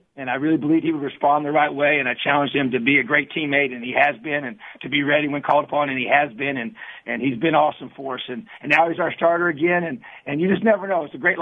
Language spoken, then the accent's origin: English; New Castle, Indiana, United States; it meant so much to me to represent my home state. And like you said, I've been a high school coach in this state for 10 years and played my high school football here. My dad was my high school coach, and being from Newcastle